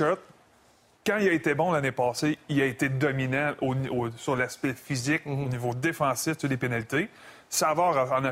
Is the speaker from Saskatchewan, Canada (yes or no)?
no; Drummondville, Quebec, Canada; De tout ce que j'entends et ce que je vois dans mon patelin à Drummondville